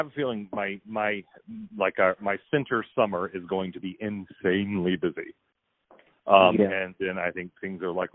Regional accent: Greensboro, North Carolina, United States; That's me. I'm from Greensboro, North Carolina. We say hello.

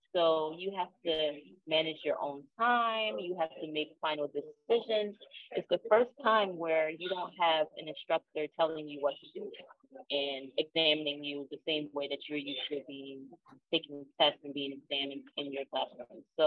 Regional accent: Philadelphia, Pennsylvania, United States; growing up in Philadelphia and being in the United States, which is the richest country in the world

